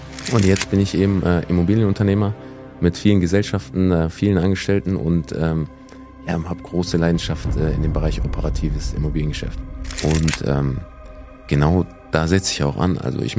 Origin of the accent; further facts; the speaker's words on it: Wuppertal, North Rhine-Westphalia, Germany; da bin ich aufgewachsen in Wuppertal.